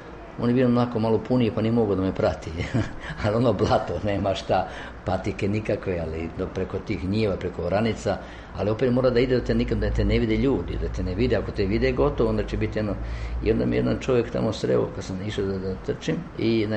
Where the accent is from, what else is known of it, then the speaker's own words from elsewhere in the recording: Kutina, Sisak-Moslavina County, Croatia; ja sam iz Kutine došao